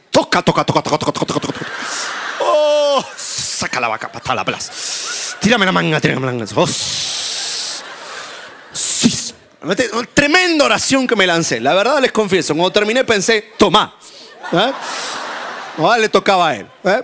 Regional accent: Argentina; now in United States; vivimos en los Estados Unidos, mi esposa y yo somos argentinos, así que escucha hablar argentino

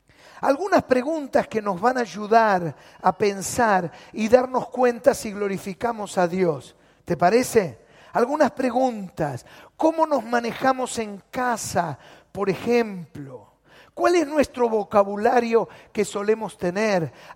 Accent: Buenos Aires, Argentina; born there; Yo nací en La Boca, en un conventillo.

